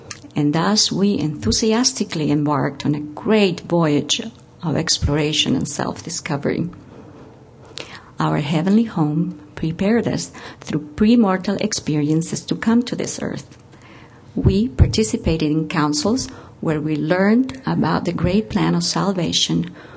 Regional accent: Uruguay; moved away as an adult; also born or lived in Spain; now in United States; I was born in Spain. I had moved in my pre-teenage years with my parents to Uruguay. And in my college years, I had taken up residency in the United States under trying and difficult circumstances.

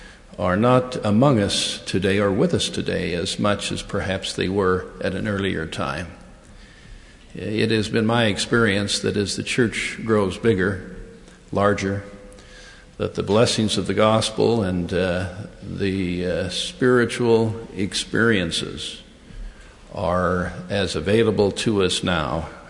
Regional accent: Tooele, Utah, United States; I was born and raised in Tooele, as was mentioned.

